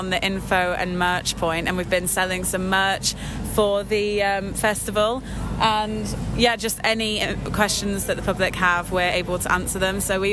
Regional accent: East Midlands, United Kingdom; now in Sheffield, United Kingdom; I came from Leicestershire, and I did my undergrad at Nottingham

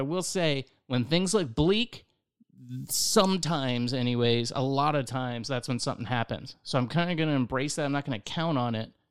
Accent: Largo, Florida, United States; So I came from Largo, was going to school at USF, got in a car wreck, moved in with a girlfriend.

